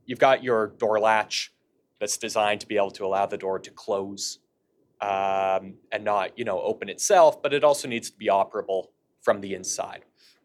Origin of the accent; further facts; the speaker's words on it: Canada; I'm a Canadian, so I'm on Bay Street.